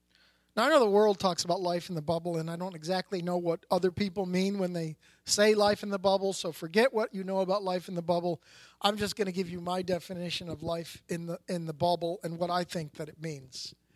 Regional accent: Chicago, Illinois, United States; And of course, I'm from Chicago. I kind of knew the lay of the land

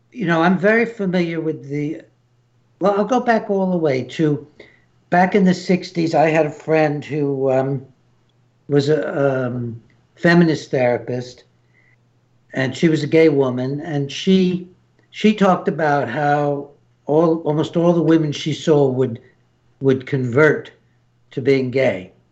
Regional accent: United States; I don't get up in the morning thinking, wow, I'm an American. I get up being ashamed of being an American.

